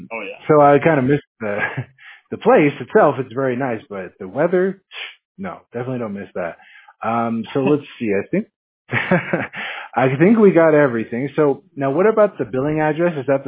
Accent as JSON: {"language": "English", "region": "Washington", "country": "United States", "said": "I'm from Washington State, so I'm used to the cold, man."}